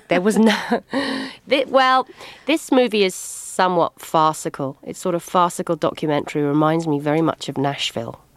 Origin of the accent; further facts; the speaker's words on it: United Kingdom; now in California, United States; hello, I'm British and I live in California right now.